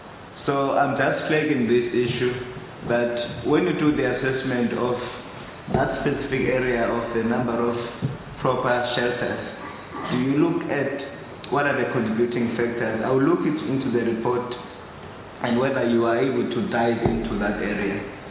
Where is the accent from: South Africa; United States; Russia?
South Africa; Tholo, Eastern Cape; born there; I was born in Tholo in Eastern Cape.